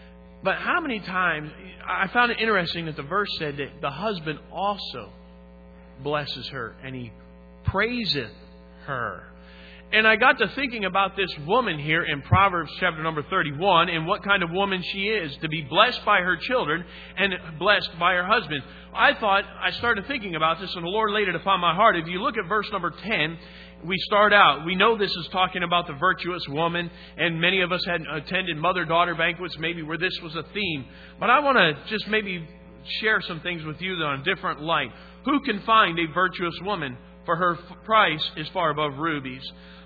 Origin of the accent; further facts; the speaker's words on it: Michigan, United States; but we're both from Michigan. Amen? Isn't that great? Nothing better than maize and blue. Nothing better than the maize and blue. I am still proud to be from Michigan